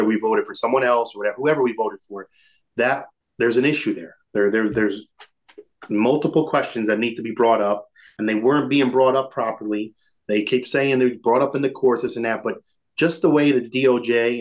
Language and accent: English; New Jersey, United States; I grew up in New Jersey. I almost became a police officer myself